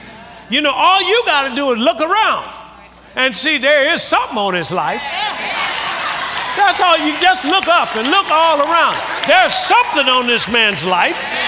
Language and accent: English; Tuskegee, Alabama, United States; you know, I at my hometown now in Tuskegee, Alabama